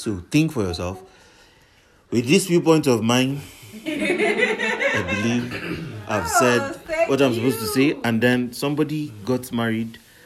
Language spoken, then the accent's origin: English; Nigeria; I have every right to vote for who I want to vote for as a Nigerian.